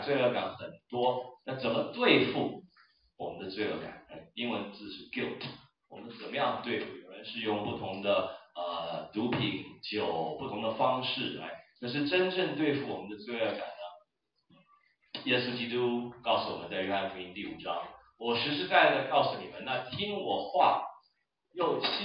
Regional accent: Taiwan; 然后我小时候在台湾发现很多时候很奇怪

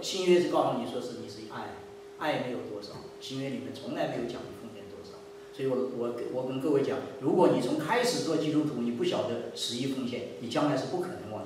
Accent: China; 这是我们的想法，这是我们的想法，真的，这就是我们中国人。

